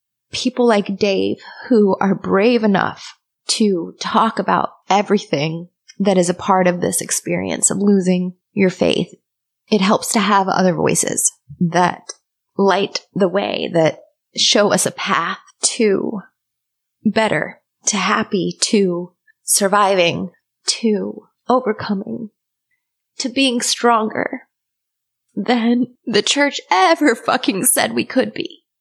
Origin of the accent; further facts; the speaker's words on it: St. Louis, Missouri, United States; I am from St. Louis, Missouri.